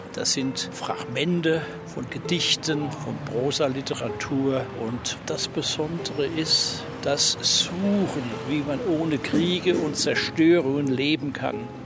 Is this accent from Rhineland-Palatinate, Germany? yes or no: yes; Worms, Rhineland-Palatinate, Germany; ich komme aus Worms.